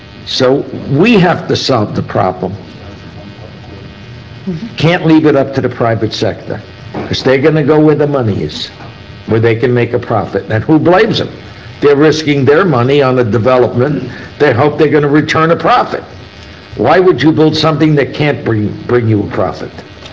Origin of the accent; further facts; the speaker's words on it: New York City, New York, United States; I come from New York, where I grew up, a nickel, I got on the subway, I could go hundreds of miles through four boroughs, actually, by subway.